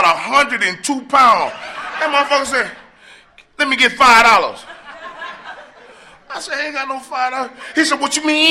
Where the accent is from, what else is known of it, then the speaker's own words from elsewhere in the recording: Atlanta, Georgia, United States; I'm from Atlanta, right?